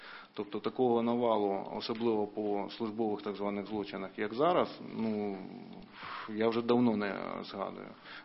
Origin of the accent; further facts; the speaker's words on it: Crimea, Ukraine; Я сам з Криму